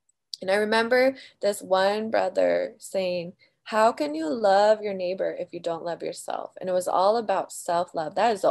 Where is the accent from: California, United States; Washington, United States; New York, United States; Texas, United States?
Washington, United States; Tacoma; because I grew up in Tacoma, Washington, near Seattle. You know, it rains all the time.